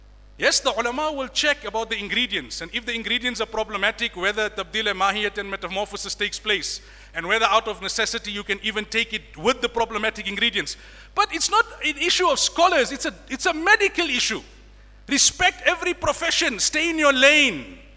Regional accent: South Africa; Since when has the taxi industry become the benchmark of what is right and what is wrong for us as model South African citizens and Muslims?

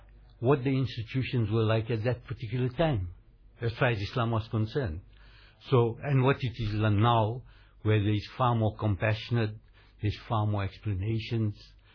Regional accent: South Africa; I come from India. My parents come from India. I'm from South Africa.

